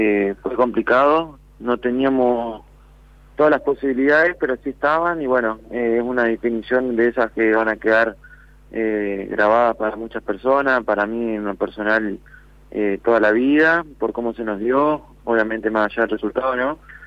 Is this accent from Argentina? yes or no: yes; Ramírez, Entre Ríos, Argentina; teníamos una distancia de 60 kilómetros entre la ciudad de Mariano, que es Paraná, y la mía, que es Ramírez, y acá en Ramírez mi pueblo me recibió de una manera extraordinaria